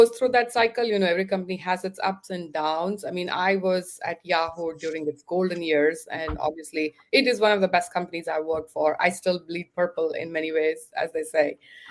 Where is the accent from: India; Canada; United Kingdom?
India; moved away as an adult; now in United States; I've lived in the US more than anywhere else in the world. I'm originally from India. Grew up in India, you know, did my education in India, but came here for my master's and my business degree.